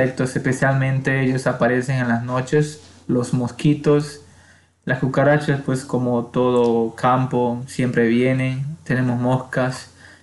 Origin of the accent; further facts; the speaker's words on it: Iquitos, Loreto, Peru; Soy del país de Perú, de una ciudad que se llama Iquitos, que está en la Amazonía peruana.